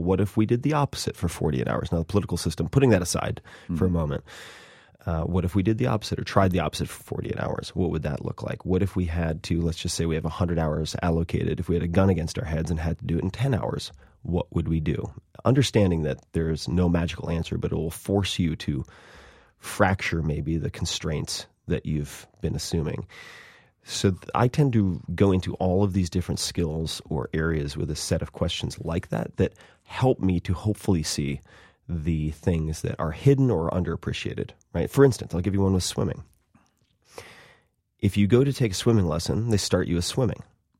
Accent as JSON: {"language": "English", "region": "New York", "country": "United States", "tie": "born or raised there"}